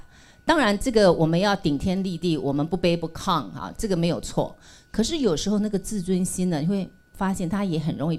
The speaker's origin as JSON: {"language": "Chinese", "country": "China", "said": "所以我们中国人也有一句话说，人不为己"}